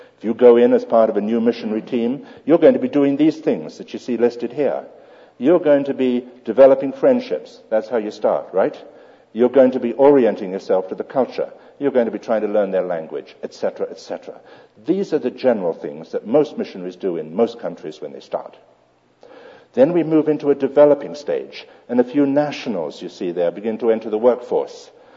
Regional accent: United Kingdom; I'm British. Therefore, I can't go to Angola or Mozambique.

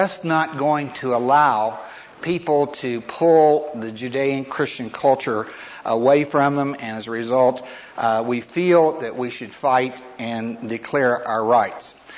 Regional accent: West Virginia, United States; Well, Lauren mentioned that I'm from West Virginia

